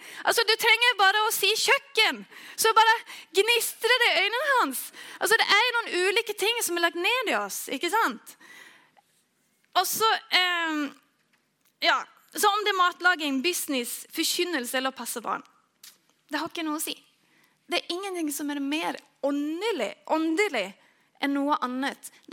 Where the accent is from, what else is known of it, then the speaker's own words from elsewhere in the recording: northern Sweden, Sweden; Jag är ju från Nordsverige, det är kanske därför det blir så.